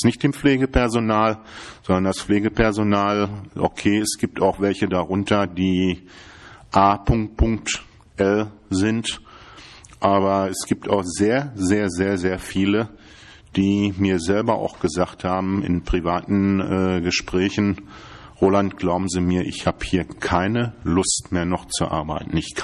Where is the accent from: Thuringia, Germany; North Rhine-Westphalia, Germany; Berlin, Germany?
Berlin, Germany; Ich stamme hier aus Berlin. Ich bin in Johannisthal groß geworden, in Pankow geboren, in Johannisthal groß geworden, Stadtbezirk Treptow-Köpenick heute.